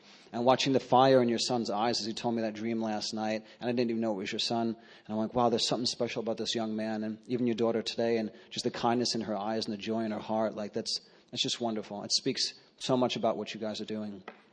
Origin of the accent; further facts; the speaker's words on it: New York, United States; I was raised in New York. And there was this mentality that was so permeating the culture that I was from. I'm from the Italian culture.